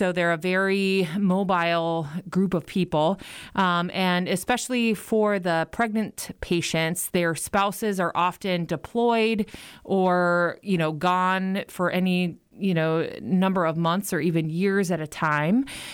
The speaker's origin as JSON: {"language": "English", "town": "Minneapolis", "region": "Minnesota", "country": "United States", "said": "I'm from Minneapolis, Minnesota, and actually went to college down in Milwaukee at Marquette University."}